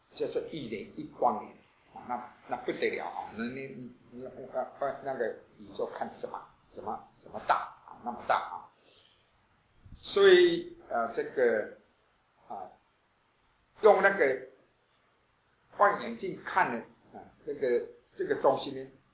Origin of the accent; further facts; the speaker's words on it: Taiwan; accent: Taiwanese Mandarin; 我这个是台湾国语，不正确，音标不正确